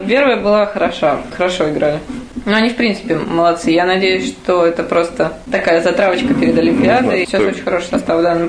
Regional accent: Bishkek, Kyrgyzstan; now in Russia; Так как я уроженка даже не Раменского района, а Средней Азии, Бишкека, я полетела в конце декабря с факелом на родину

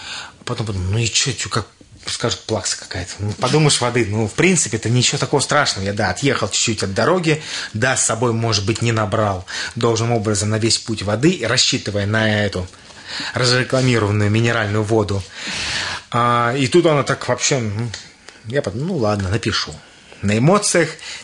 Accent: Zhukovsky, Moscow Oblast, Russia; я чаще всего старался подчеркивать, что я из Подмосковья, из Жуковского, да.

